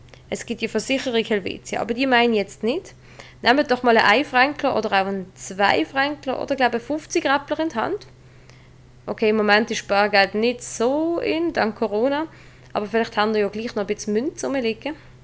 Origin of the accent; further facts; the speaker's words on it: Basel, Basel-Stadt, Switzerland; accent: Basel German; now in Germany; Ich tue Basler. Also Baseldeutsch. Genau. Ich komme aus Basel, aus dem Kleinbasel, um ganz genau zu sein. Jetzt bin ich aber in diesem Moment tatsächlich gar nicht zu Basel. Nicht mal in der Schweiz. Ich bin im grossen Kanton, wie man sagt, ein bisschen nördlich.